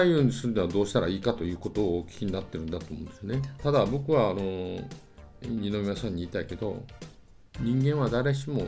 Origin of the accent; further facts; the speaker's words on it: Fukuoka, Japan; たまたま福岡だったら僕も福岡だから、はい、僕も福岡ですよ